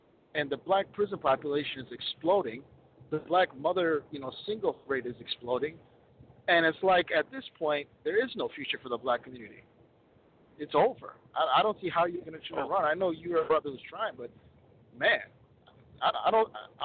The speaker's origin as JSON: {"language": "English", "town": "Minneapolis", "region": "Minnesota", "country": "United States", "said": "Like, in my city, I'm from Minneapolis. You know, in 93, when I was a young kid, we had the highest murder rate in the country"}